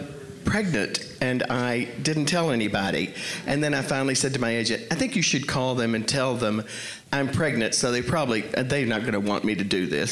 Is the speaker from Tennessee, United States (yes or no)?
no; Texas, United States; I'm so thrilled, being a Texan, to be part...